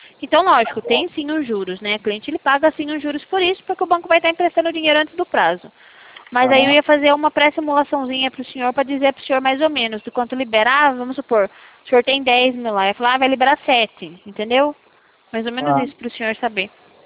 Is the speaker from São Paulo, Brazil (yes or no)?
yes; Itapetininga, São Paulo, Brazil; Não, eu sou aqui do interior paulista, eu sou de São Paulo. Eu falo, na verdade, aqui da cidade de Itapetininga.